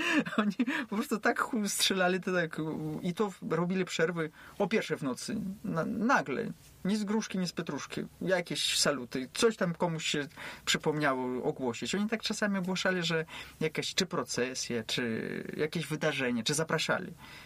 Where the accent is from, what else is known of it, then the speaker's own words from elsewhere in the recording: Belarus; Polish is a second language; moved away as an adult; also born or lived in Poland; jak już popracowałem tam u siebie na Białorusi, w Poznaniu, też w Polsce 2 lata